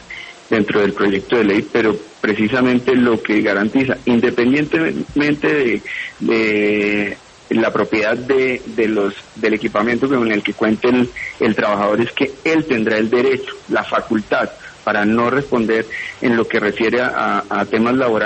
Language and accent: Spanish; Boyacá, Colombia; Yo soy boyacense, sí, señor.